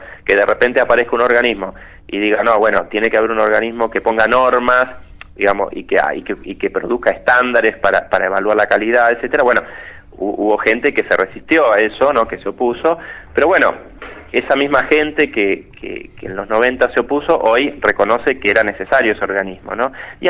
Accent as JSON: {"language": "Spanish", "town": "Viedma", "region": "Río Negro", "country": "Argentina", "said": "yo soy de acá de Río Negro, en realidad soy de Viedma"}